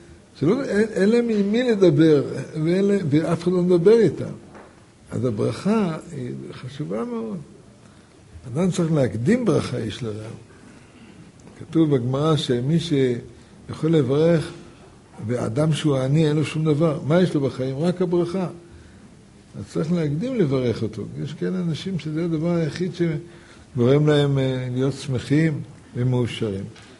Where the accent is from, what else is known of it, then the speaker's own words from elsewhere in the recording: Jerusalem, Jerusalem District, Israel; ובאופן טבעי, אני מירושלים, רגיל שכל יום עולים לדוכן, מברכים.